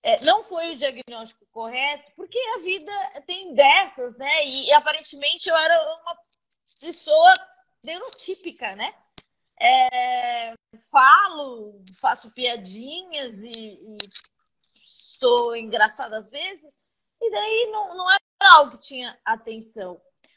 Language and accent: Portuguese; São Paulo, Brazil; eu sou do Capão Redondo, minha família tem pouquíssimos recursos.